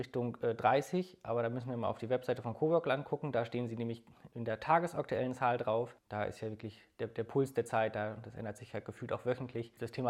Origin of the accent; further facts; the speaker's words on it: Schleswig-Holstein, Germany; die Region, wo ich aufgewachsen bin, also die Schlei-Region, doch sehr, sehr schön ist. Und deswegen habe ich mich entschieden, wieder zurückzugehen an den Ostseefjord.